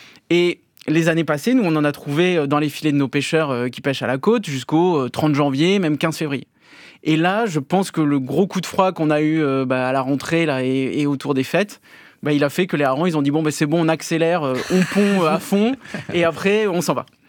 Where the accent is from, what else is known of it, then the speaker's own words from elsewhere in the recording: Bordeaux, Nouvelle-Aquitaine, France; born there; Moi, je suis né à Bordeaux.